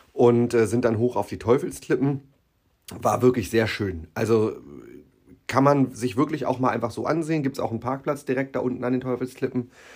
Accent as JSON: {"language": "German", "town": "Gehrden", "region": "Lower Saxony", "country": "Germany", "tie": "born or raised there", "said": "sind von meinem Heimatort im Speckmantel Gerden sind wir aus Los gerannt"}